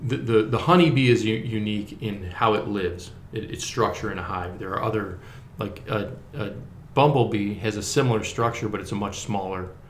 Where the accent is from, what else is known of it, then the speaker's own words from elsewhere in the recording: New York, United States; I grew up in Western New York, north of Buffalo. There is a north of Buffalo.